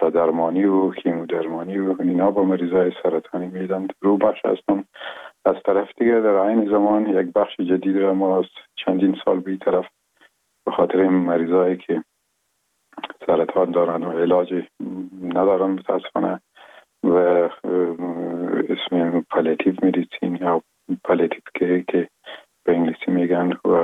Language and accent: Persian; Afghanistan; این قریه با اسم گمران و شیرازه یاد میشه، از اونجا به دنیا آمدیم و اون سالهای اول زندگی را اونجا در آغوش پدر و مادر بزرگ شدیم، و اونجا به اصطلاح ابتدای مکتب هم شروع کردیم که بعد از او باز نظر به کار قبلگاهیم که به ولایات مختلف افغانستان